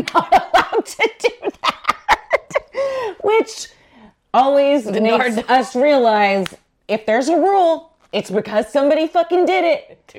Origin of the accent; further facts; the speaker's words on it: Texas, United States; And as a Texan, I can say that.